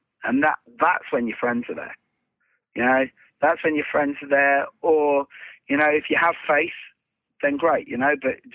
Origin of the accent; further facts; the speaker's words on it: Ireland; You know, I'm Irish and I'm Catholic.